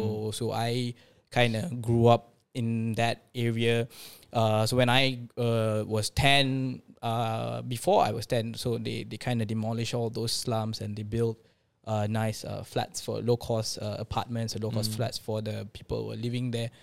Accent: Petaling Jaya, Selangor, Malaysia; I think for me, I mean, just want to say that I grew up in Petaling Jaya, the PJ, but it's not the PJ that we always think about.

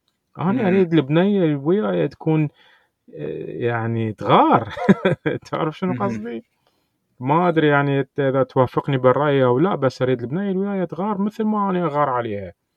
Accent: Iraq; أنا عراقي يعني عراقي بحت.

